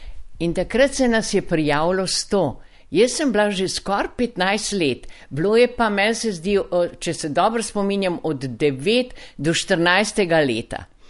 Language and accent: Slovenian; Kruševac, Šumadija and Western Serbia, Serbia; Slovenka sem, ampak rojena sem dol v Kruševcu v južni Srbiji.